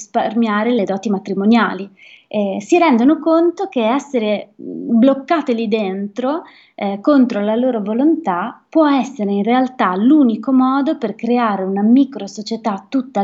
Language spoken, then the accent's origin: Italian; Friuli-Venezia Giulia, Italy; due storie legate alla mia terra, al Friuli Venezia Giulia